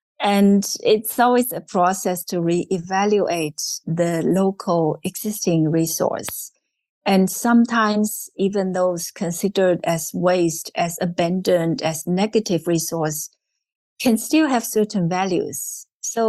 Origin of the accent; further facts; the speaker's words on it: Fujian, China; English is a second language; instead of going out, I'm actually going back to my hometown. Our current project is actually just right in my home city. We have worked with a small island. It's called Meizhou Island.